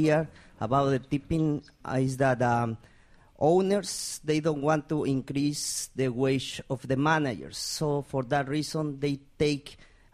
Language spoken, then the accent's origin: English; Mexico; I am from Mexico.